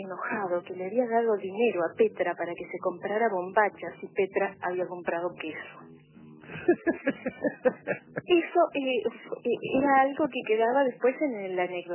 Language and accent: Spanish; Rocha, Uruguay; No, yo soy de Rocha.